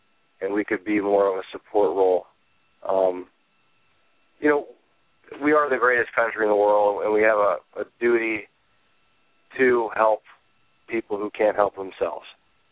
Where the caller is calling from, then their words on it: Austintown, Ohio, United States; I'm on my lunch break today, so I mean, over here in Austin Town, so.